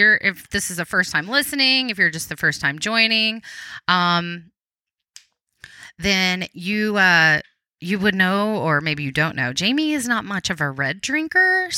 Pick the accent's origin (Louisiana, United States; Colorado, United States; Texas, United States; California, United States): Texas, United States; accent: Texas; I think my little Texas accent came out of there.